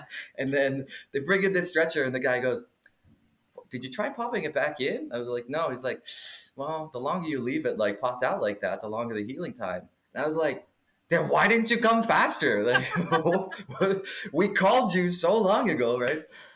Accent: Canada; I didn't think as a Canadian actor that opportunities like this don't really happen.

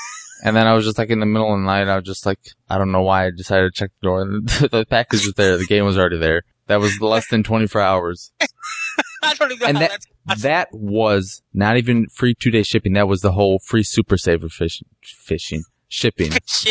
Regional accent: Chicago, Illinois, United States; Yeah, I'm Chicagoan, bitch.

